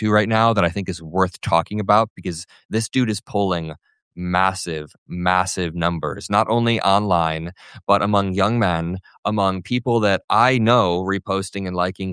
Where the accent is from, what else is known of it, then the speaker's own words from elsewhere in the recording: Indiana, United States; My home state of Indiana, we're in Chicago right now, but my home state of Indiana